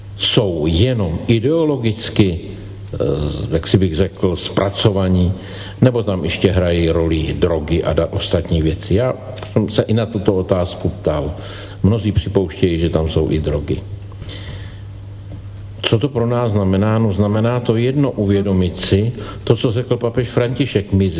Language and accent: Czech; Hradec Králové Region, Czechia; born there; U mého rodiště se poprvé začalo prostě používat šrapnely a podobně, to je ta bitva u Hradce Králové.